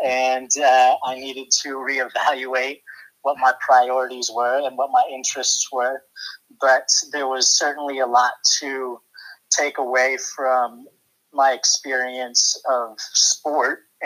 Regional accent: Portland, Oregon, United States; Well, it was great. I grew up in Northeast Portland. My parents bought a house in the 80s.

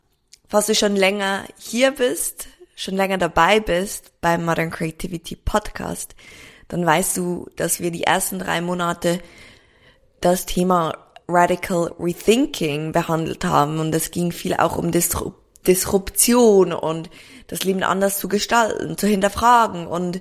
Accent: Switzerland; ich komme aus der Schweiz

